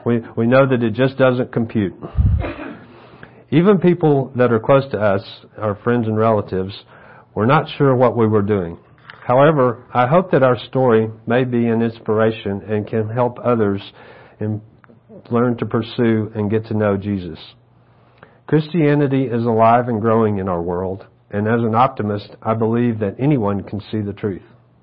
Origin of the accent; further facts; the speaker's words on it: the South, United States; I grew up in the Deep South, where we used to say that our town was the buckle of the Bible Belt.